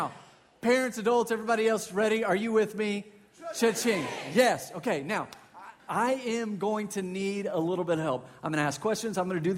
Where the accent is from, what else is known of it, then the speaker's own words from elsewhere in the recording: Dallas, Texas, United States; I grew up in Dallas, so I'm a Dallas sports fan.